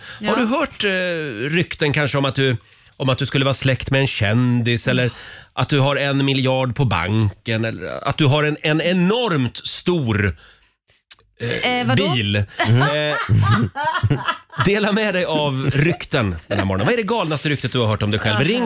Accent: Sweden; Men jag är svensk, vet du.

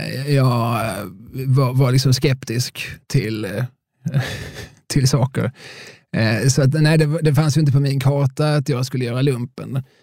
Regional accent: Eslöv, Skåne, Sweden; Men jag är ju från Eslöv.

